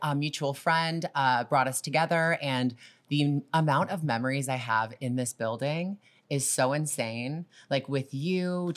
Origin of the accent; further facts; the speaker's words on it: Toronto, Ontario, Canada; that was really like a lot for me because I was coming from Toronto.